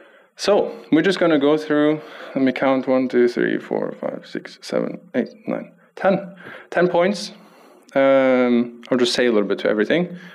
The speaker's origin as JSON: {"language": "English", "country": "Germany", "second_language": "English", "lives_now": "Norway", "said": "So I'm speaking English. I hope that's fine. … I'm a German, 23 years old, married to a Norwegian girl from Sogndal."}